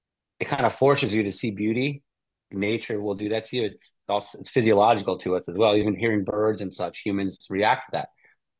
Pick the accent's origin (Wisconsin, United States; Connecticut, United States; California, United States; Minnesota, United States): Connecticut, United States; I'm from Connecticut, but I'm currently living in rural western Colorado, about a 40-minute drive to the first stoplight.